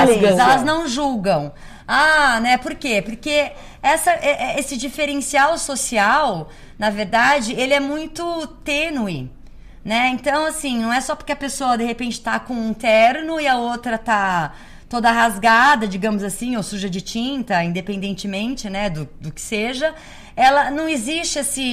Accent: Colchester, East of England, United Kingdom; Portuguese is a second language; Eu sou de Colchester. É do lado de Londres, é como se fosse Mogi, São Paulo.

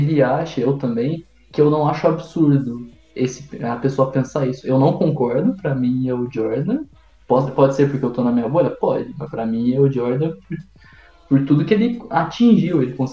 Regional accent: São Paulo, Brazil; eu cresci no Itaim Paulista, pra quem não sabe, a infância inteira foi lá. Então eu sempre convivi lá em Poá, Suzano, aquela região lá

